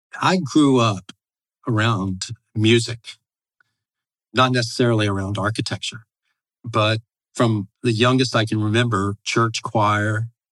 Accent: Mississippi, United States; See, I grew up in South Mississippi, and so Southern gospel is pretty... That genre is kind of ground zero for where I was.

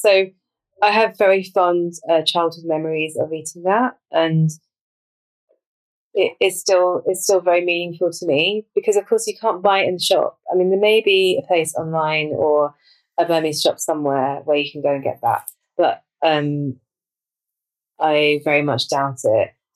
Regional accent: London, United Kingdom; now in Devon, United Kingdom; I live in rural Devon. I grew up in London, but I've spent 8 years in rural Devon

